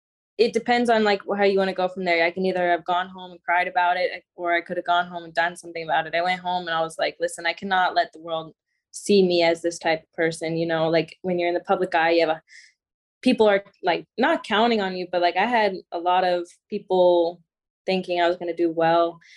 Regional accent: Florida, United States; I love the sea. I love the ocean. And I'm from Florida.

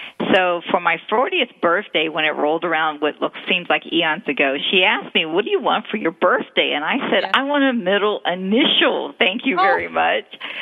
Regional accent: Philadelphia, Pennsylvania, United States; now in Maryland, United States; But anyway, I'm from Philadelphia. I got married and moved to Maryland

